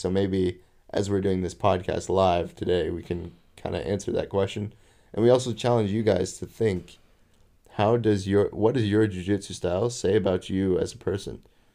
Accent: United States; As an American, I could care less.

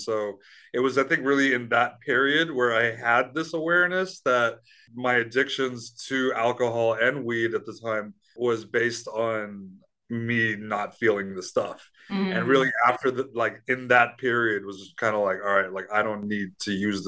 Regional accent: India; So after my accident, so I'm Indian, right? And like, you know, like in Hindu, and we just have like such a really hardcore culture

